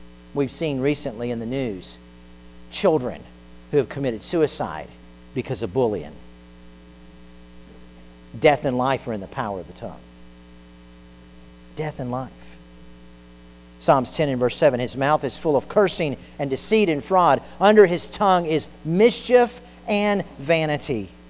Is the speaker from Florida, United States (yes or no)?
yes; Florida, United States; I grew up in South Florida. I've known grown men to blow holes in the bottom of boats trying to kill water moccasins that will jump in a boat.